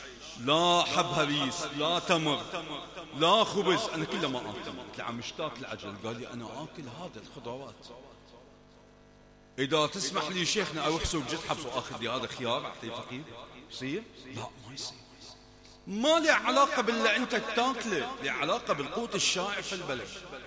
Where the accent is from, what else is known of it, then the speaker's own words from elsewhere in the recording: Bahrain; احنا عندنا في البحرين أصناف أربعة